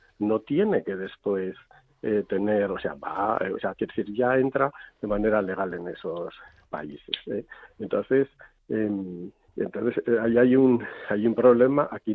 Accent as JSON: {"language": "Spanish", "country": "Spain", "moved": "yes", "said": "cuando tú te vas a hacer la renovación del pasaporte como español aquí en nuestros países, en estos países de emigración"}